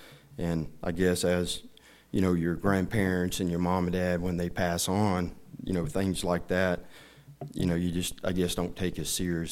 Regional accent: Paul, Alabama, United States; also born or lived in Evergreen, Alabama; So, I was born in Evergreen, Alabama in 1961. I'm getting old like Brother Gene, but I grew up in a little community called Paul, Alabama.

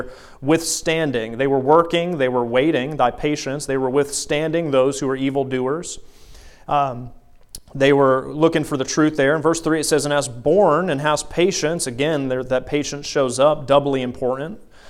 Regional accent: the South, United States; Something growing up in the South I always really, really wanted to see. And eventually I moved to North Dakota

